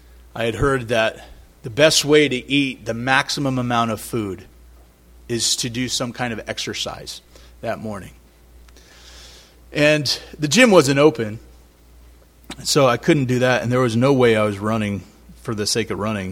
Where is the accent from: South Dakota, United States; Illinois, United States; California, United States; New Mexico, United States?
California, United States; Healdsburg; Well, I came from Healdsburg, so Healdsburg's up there